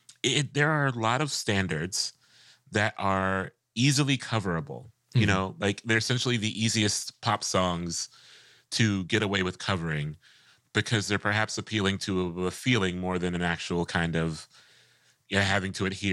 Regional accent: Midwest, United States; though I'm a Midwesterner, so I've had to learn to love it in both theory and practice.

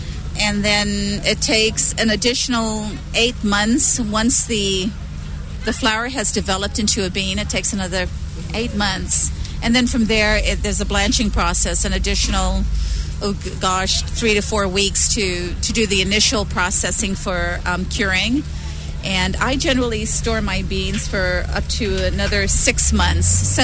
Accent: Fiji; also born or lived in Australia; now in United States; I live part of the year here in Hawaii. I've lived here most of my life. I'm originally from the Fiji Islands. I came here many, many years ago.

